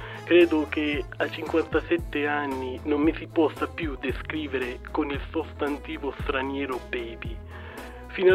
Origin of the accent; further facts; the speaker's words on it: Terlizzi, Apulia, Italy; born there; In poche parole, sono dove sono nato, a Terlizzi.